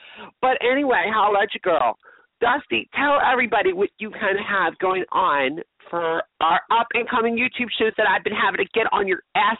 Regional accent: Tennessee, United States; We're all going to Tennessee. I'm from Tennessee.

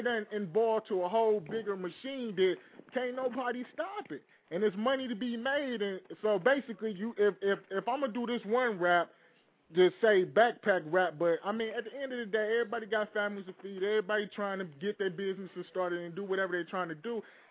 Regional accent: Cleveland, Ohio, United States; I mean, so to say, like, I'm from Cleveland, Ohio.

